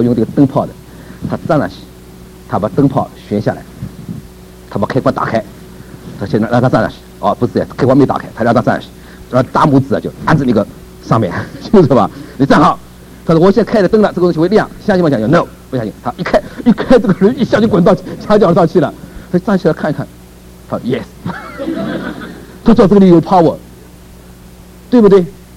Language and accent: Chinese; China; 那么我们是中国人，总归是中国人，对不对？